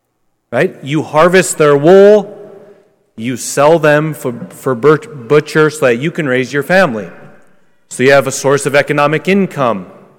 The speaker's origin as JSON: {"language": "English", "region": "Wyoming", "country": "United States", "tie": "born or raised there", "said": "Now, even though I was born and raised in Wyoming, I don't really know anything about sheep."}